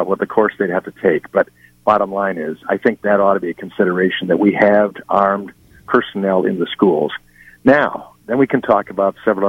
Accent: Chicago, Illinois, United States; moved away; I come from Chicago originally, and the Chicago, with all that's going wrong in Chicago and Illinois, sadly, my birth state, it's just a terrible place now.

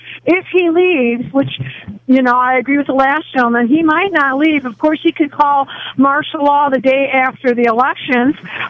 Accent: Taylor, Michigan, United States; I'm from Taylor, Michigan.

